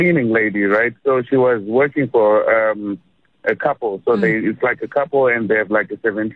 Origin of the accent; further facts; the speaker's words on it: Zimbabwe; We are originally from Zimbabwe.